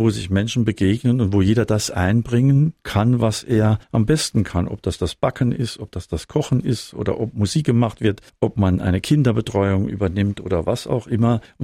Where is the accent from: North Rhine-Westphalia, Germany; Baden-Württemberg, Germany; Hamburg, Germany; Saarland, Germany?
Saarland, Germany; Bexbach; born there; ich bin gebürtiger Bexbacher und werde nicht aus dem Saar-Pfalz-Kreis wegziehen